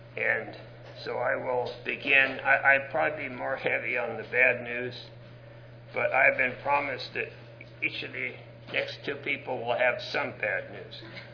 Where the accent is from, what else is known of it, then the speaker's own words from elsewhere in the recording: Los Angeles, California, United States; I'm from Los Angeles and I work with child abuse.